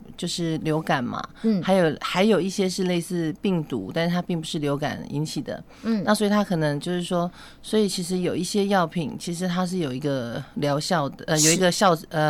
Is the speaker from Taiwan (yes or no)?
yes; Taiwan; 我们台湾人其实也是不是说很愿意浪费这些资源